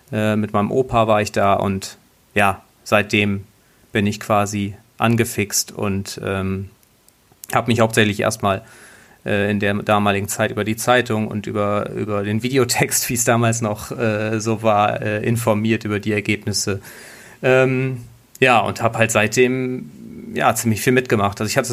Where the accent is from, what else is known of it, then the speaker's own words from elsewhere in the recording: Osnabrück, Lower Saxony, Germany; now in Rulle, Germany; ich bin 34 Jahre alt, geboren und aufgewachsen in Osnabrück und wohne jetzt im Speckgürtel, sozusagen im Landkreis Osnabrück im wunderbaren Rulle.